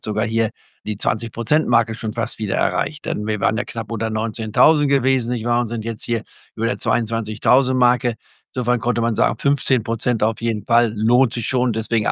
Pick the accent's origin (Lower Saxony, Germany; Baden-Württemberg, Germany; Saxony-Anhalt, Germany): Lower Saxony, Germany; Goslar; Der aus Goslar kommt, aus meiner Heimatstadt, nicht wahr?